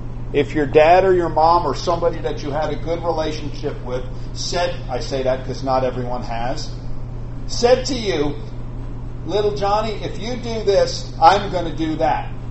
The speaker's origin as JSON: {"language": "English", "region": "New York", "country": "United States", "said": "because I'm from New York. You're supposed to do that. It's the way we drive."}